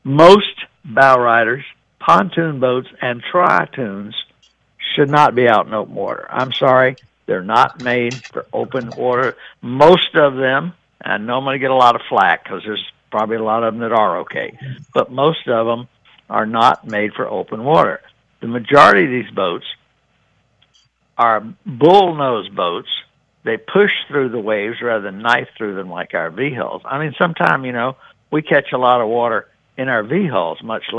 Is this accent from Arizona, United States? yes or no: no; South Carolina, United States; That's my home state, you know.